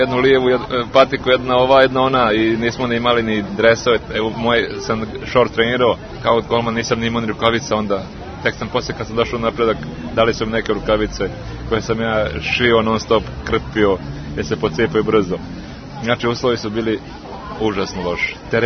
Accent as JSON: {"language": "Serbian", "town": "Mojkovac", "region": "Mojkovac Municipality", "country": "Montenegro", "tie": "born or raised there", "said": "ja sam bio kao dijete u Mojkovac, to je bilo 1963. 1964. godine i tada je došao prvi televizor u Mojkovac"}